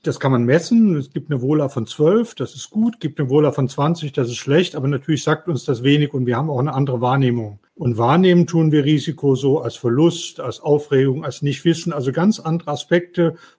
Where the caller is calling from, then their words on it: Mannheim, Baden-Württemberg, Germany; Ich bin aus Mannheim zugeschaltet, bin schon ganz aufgeregt auf die Fragen